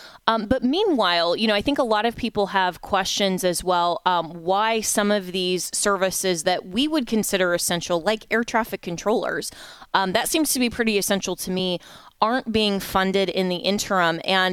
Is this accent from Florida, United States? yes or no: yes; Florida, United States; thankfully my home state of Florida is, you know, very conservative now because of our governor.